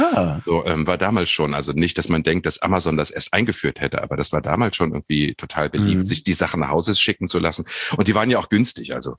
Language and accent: German; Harz, Germany; Guck mal, ich bin am Harzrand aufgewachsen, auf dem Land.